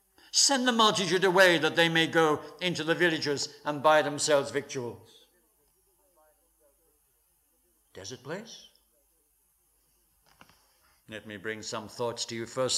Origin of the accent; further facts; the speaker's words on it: England, United Kingdom; And so as an Englishman, I felt it was my place to be back here